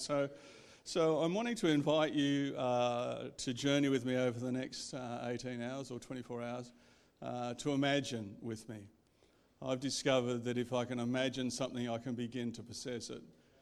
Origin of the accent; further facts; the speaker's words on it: Sydney, New South Wales, Australia; also born or lived in Canberra; now in Melbourne, Australia; I was born in Sydney, lived there for 10 years, went to Canberra, lived there for 10 years, came back to Sydney, and moved to Melbourne 30 years ago, and so it's always lovely to come back to New South Wales.